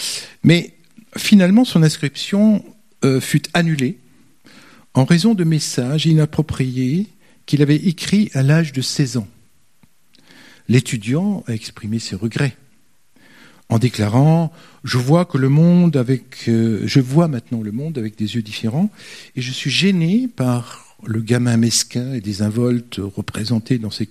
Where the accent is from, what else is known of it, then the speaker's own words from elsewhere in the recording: United States; Je suis né et j'ai grandi aux États-Unis, mais mon héritage et mon éducation sont imprégnés de l'huile d'olive, de la culture du Moyen-Orient.